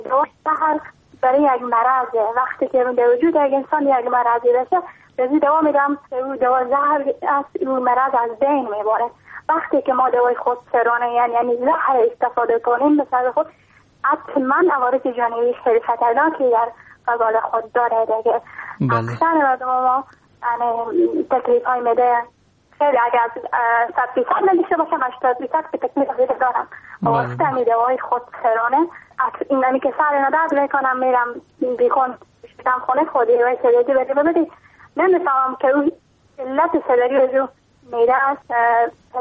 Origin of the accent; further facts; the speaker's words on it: Iran; از ایران هستم.